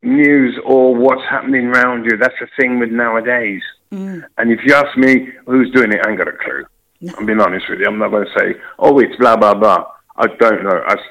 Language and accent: English; Jamaica; now in Rugby, United Kingdom; even when I came to rugby from Jamaica, straight away, the music.